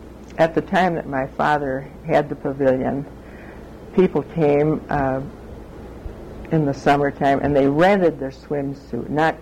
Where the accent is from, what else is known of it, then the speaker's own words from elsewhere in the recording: Grand Haven, Michigan, United States; I was born in Grand Haven, April 9, 1905. I am now 84 years old.